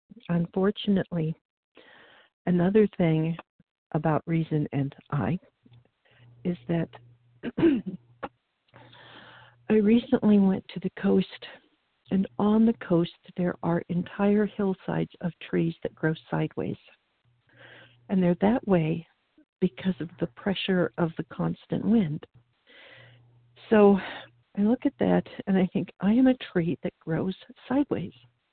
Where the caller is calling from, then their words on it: Oregon, United States; I'm calling from Oregon this morning.